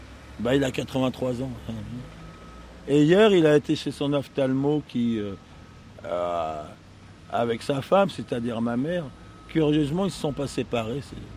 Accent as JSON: {"language": "French", "town": "Paris", "region": "Île-de-France", "country": "France", "said": "je suis parigot, hein"}